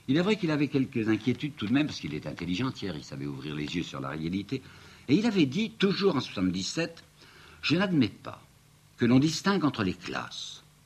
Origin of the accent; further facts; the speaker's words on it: France; Je suis un vieux monsieur et j'ai entendu ça dans ma jeunesse en France.